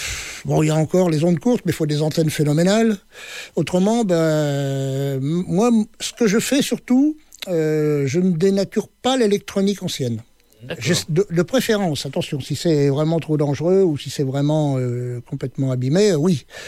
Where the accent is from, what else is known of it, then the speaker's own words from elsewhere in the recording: Descartes, Centre-Val de Loire, France; also born or lived in Tours; J'habitais à côté, parce que bon, je suis né à Tours, comme je vous ai dit, mais j'ai passé toute ma jeunesse, toute mon enfance à Descartes.